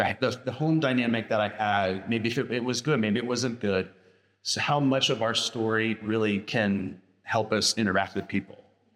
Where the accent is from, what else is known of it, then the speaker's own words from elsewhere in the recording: Alabama, United States; South in Alabama. There are some indeed cultural differences there than here. One of those being, we grew up in the Bible Belt.